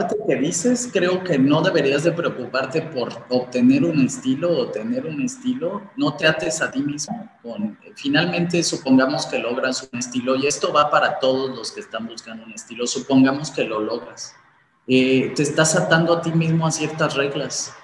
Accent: Mexico; somos poco mexicanos en ese sentido

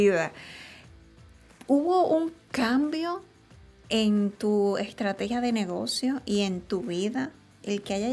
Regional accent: Dominican Republic; en una sociedad como la dominicana, que ya está acostumbrado y que muchas veces hemos dejado el campo, o sea, nosotros que venimos tal vez de zonas que teníamos la posibilidad de tener nuestras matitas en casa

